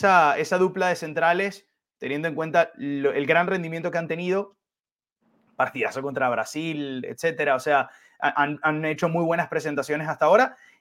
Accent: Maracaibo, Zulia, Venezuela; moved away; Yo a modo personal, yo me fui hace 10 años de Maracaibo y ahorita estoy más conectado que nunca.

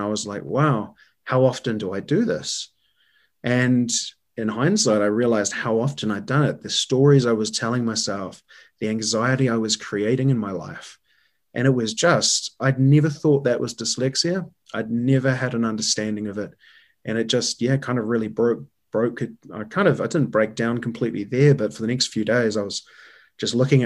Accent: New Zealand; accent: Kiwi; doing some work on her deck, D-E-C-K, my Kiwi accent.

